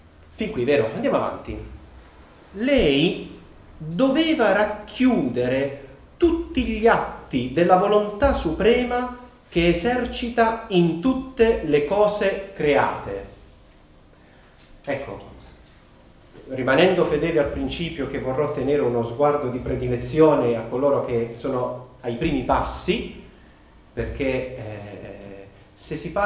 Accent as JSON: {"language": "Italian", "region": "Basilicata", "country": "Italy", "said": "vengo dalla Basilicata, ecco."}